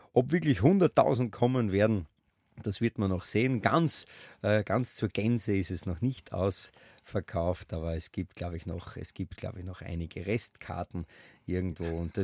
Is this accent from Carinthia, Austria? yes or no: no; Graz, Styria, Austria; als Steirer, noch dazu als Grazer aus der gleichen Stadt, wo ich auch herkomme